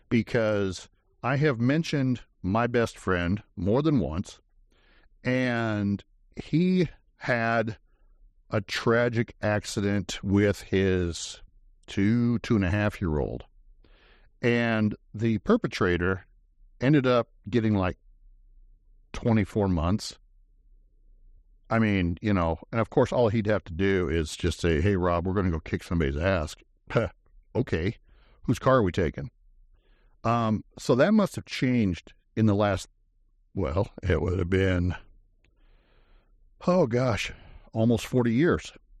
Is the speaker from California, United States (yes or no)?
no; Marquette, Nebraska, United States; And in my hometown of Marquette, Nebraska, actually, this happened right next door to the house that I grew up